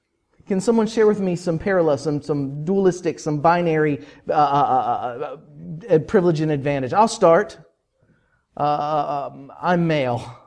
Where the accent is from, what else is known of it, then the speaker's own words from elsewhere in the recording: West Virginia, United States; Yeah. I'm from West Virginia.